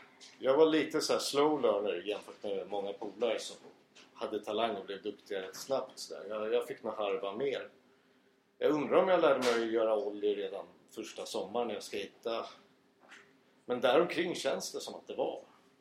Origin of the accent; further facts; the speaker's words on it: Lidingö, Stockholm County, Sweden; Lidingö, där jag är uppvuxen, ligger lite närmare Stockholm än Norrtälje.